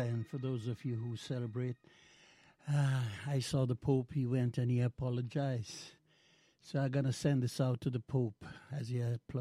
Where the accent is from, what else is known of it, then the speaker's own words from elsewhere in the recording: Jamaica; What am I? I'm from Jamaica. I'm mixed up, right?